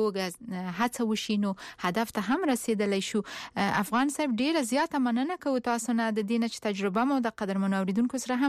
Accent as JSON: {"language": "Pashto", "region": "Paktia", "country": "Afghanistan", "said": "زه هم د پکتیا یم"}